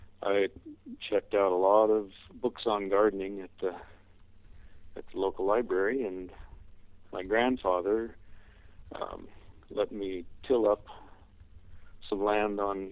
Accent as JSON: {"language": "English", "town": "Eureka", "region": "Montana", "country": "United States", "tie": "born or raised there", "said": "I grew up in Eureka, just a couple blocks from this middle school."}